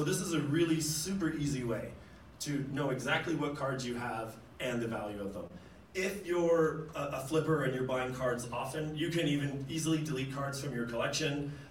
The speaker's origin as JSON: {"language": "English", "country": "Canada", "tie": "born or raised there", "said": "I grew up in Canada"}